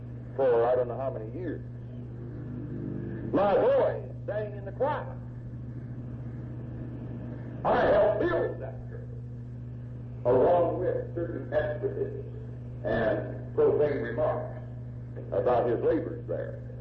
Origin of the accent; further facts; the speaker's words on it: West Virginia, United States; A man that was 70 years old, and found that I was from Raleigh County, and immediately began to question me on the people that I knew.